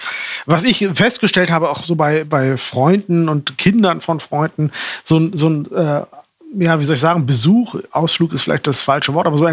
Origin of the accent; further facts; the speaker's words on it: Germany; Und man kann auch viel kritischer sein, als wir als Deutsche es sind.